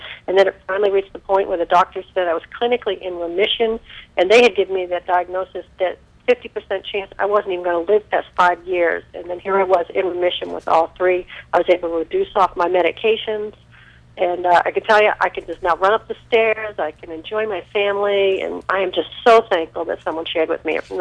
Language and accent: English; Melbourne, Florida, United States; I'm from Melbourne, Florida.